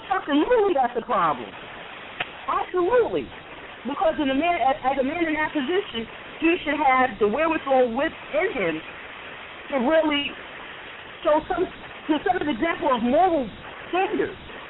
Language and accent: English; New York City, New York, United States; Especially growing up in Queensbridge, I can't believe I'm saying this.